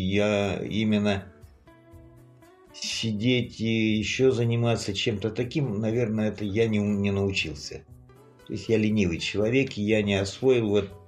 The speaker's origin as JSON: {"language": "Russian", "town": "Vologda", "region": "Vologda Oblast", "country": "Russia", "said": "Да, я не стесняюсь, что я из Вологды."}